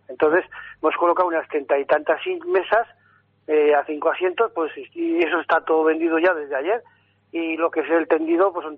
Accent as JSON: {"language": "Spanish", "town": "Fitero", "region": "Navarre", "country": "Spain", "said": "pero somos todos de Fitero, ¿eh?"}